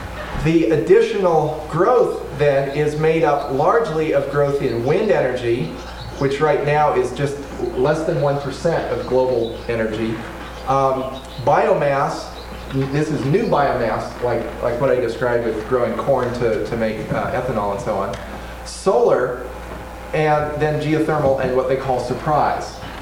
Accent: Vacaville, California, United States; I grew up right here in Vacaville, and there were wind farms in the East Bay in what is listed here as a marginal area.

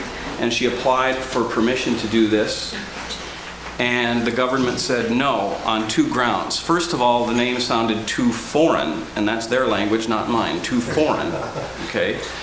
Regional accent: United States; I realized, my gosh, I'm really American. I went to Norway feeling as a Norwegian American that I was going kind of home

